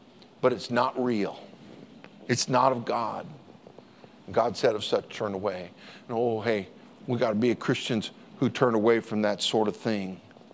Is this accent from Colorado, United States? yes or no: yes; Colorado, United States; I grew up in Colorado.